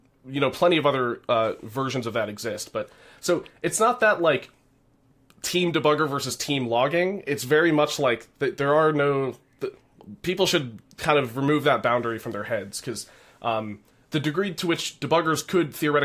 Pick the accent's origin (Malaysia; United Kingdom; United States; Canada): United States; Because I'm American too, so that's how you that's how you do that.